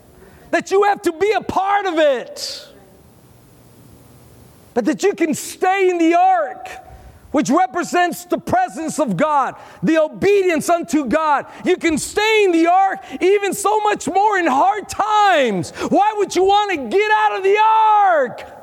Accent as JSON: {"language": "English", "region": "Texas", "country": "United States", "said": "I come from South Texas. We all had a shotgun in the truck and everything. We all care. That's the culture of Texas, in South Texas."}